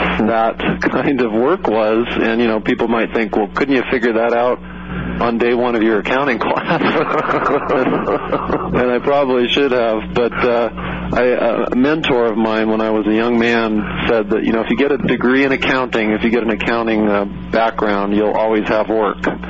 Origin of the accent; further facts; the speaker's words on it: San Jose, California, United States; Well, I grew up in San Jose, California, you know, middle class upbringing, Roman Catholic, elementary school, high school, went on to college at San Jose State University